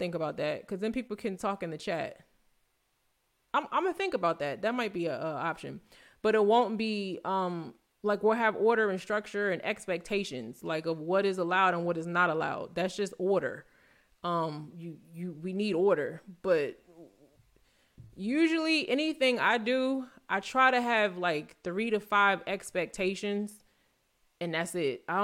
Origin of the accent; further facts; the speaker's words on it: New Jersey, United States; Listen, I'm from North Jersey, right? Growing up, I remember I had to study to get my driver's license.